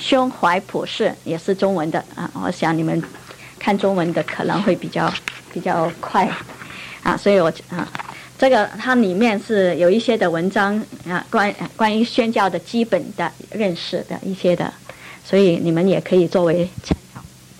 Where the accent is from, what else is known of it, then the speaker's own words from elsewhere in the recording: Macau; also born or lived in Taiwan / Hawaii / Hong Kong; 我是澳门出生长大，台湾念大学，夏威夷念研究所，然后回去香港工作啊